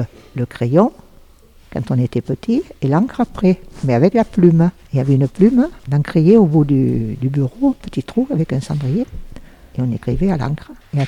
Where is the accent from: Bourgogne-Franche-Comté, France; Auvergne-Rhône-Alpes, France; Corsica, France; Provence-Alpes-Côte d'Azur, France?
Provence-Alpes-Côte d'Azur, France; Je ne suis pas née à Perm, je suis née à Lille sur la Sorgue, parce qu'à Perm, il n'y avait pas de maternité. Et j'ai toujours habité Perm avec mes parents.